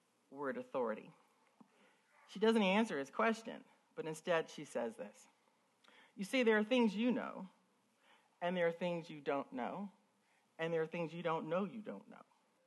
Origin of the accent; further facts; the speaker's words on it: Los Angeles, California, United States; also born or lived in New Jersey; I'm from Los Angeles, but I've had many jobs.